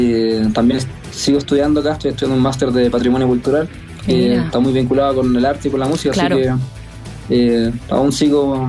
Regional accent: Concepción, Biobío, Chile; born there; Sí, soy nacido en Concepción. Y no, me identifico mucho con la ciudad.

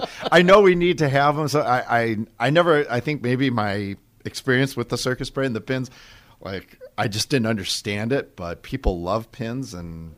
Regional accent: Fox Point, Wisconsin, United States; The only thing that was interesting is I grew up in Fox Point. I grew up a minute or two from the rink that was when what is now the Jewish Community Center was university school.

